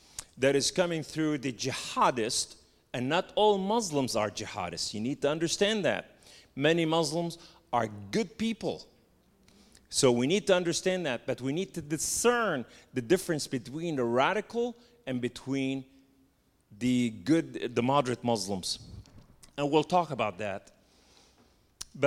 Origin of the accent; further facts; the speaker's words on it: the South, United States; accent: southern; and that's my southern accent